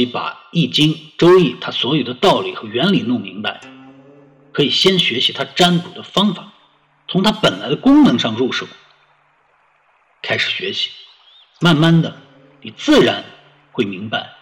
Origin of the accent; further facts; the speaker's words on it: China; 简化的最后就变成了我们中国人无人不知无人不晓得所谓阴阳的概念